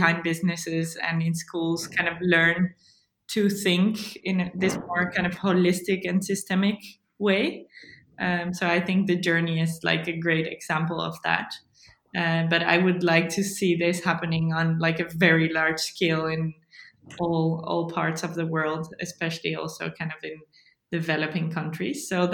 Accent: Mexico; Yeah, well, I grew up in Mexico, in the Pacific Ocean site, in the coastal area.

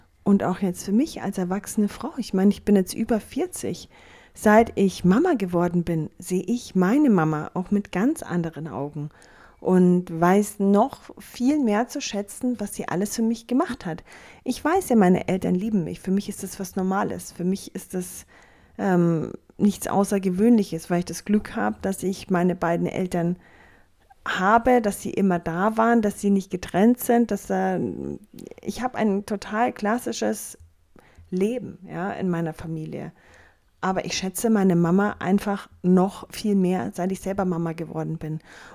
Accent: Bavaria, Germany; ich weiß nicht, wie es in den anderen Bundesländern ist, aber bei uns in Bayern gibt es überall Blümchen zum selber pflücken

